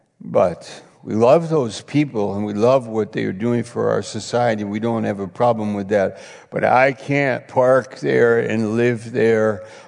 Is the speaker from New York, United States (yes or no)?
yes; New York, United States; I'm from New York, but I'm up in some little town, you know, trailer park up in Maine.